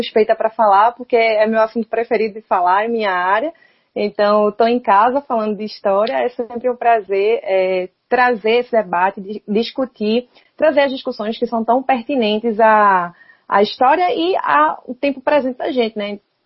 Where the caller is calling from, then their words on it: Recife, Pernambuco, Brazil; De Recife, né? Pernambuco.